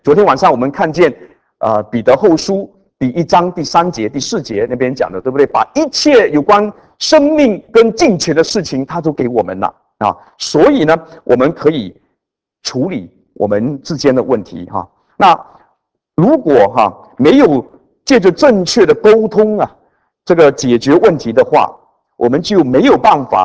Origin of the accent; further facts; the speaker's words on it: China; 我们中国人说家家有本难念的经